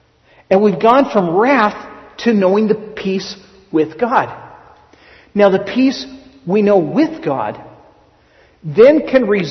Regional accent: North Highlands, California, United States; And I grew up in the North Highlands area. A lot of hippies in North Highlands. Actually, there still are.

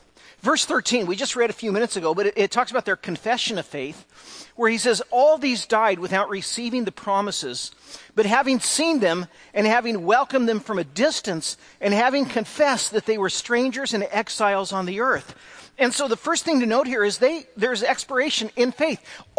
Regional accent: California, United States; also born or lived in Washington, United States; I was basically born and raised in California. We did have a few years in Washington

